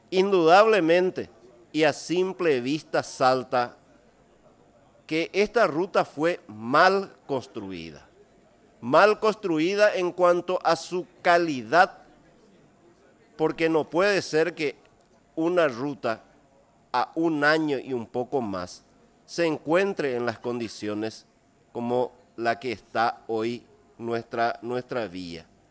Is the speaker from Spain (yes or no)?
no; Ñeembucú, Paraguay; me voy a reducir a mi patria chica para elevar nuevamente mi preocupación, la preocupación de los conciudadanos del departamento de Ñeembucú